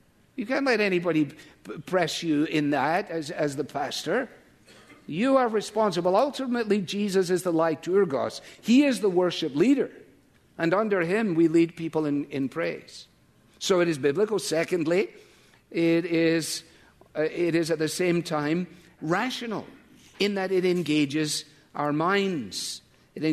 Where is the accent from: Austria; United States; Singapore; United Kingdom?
United Kingdom; Scotland; when I grew up in Scotland